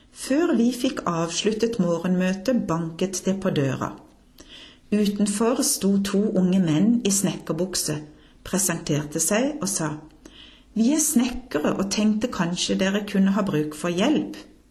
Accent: Kristiansand, Agder, Norway; Jeg blir minnet om ringingen i min hjemby Kristiansand da jeg vokste opp.

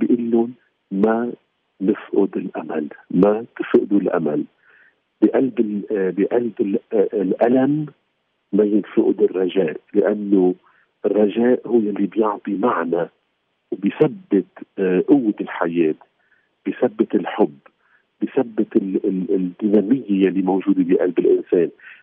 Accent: Lebanon; احنا ما فينا ننسى كلبنانية

